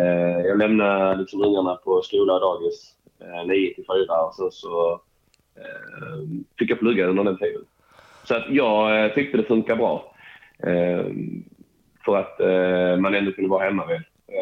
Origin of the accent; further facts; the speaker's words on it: Helsingborg, Skåne, Sweden; Ja, omkring Helsingborg är jag uppvuxen.